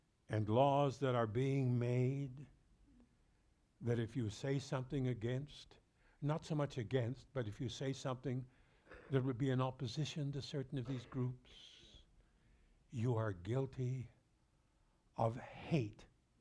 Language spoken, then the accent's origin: English; Canada; But we are Canadian. Can you not say Canadianus sum? I am Canadian.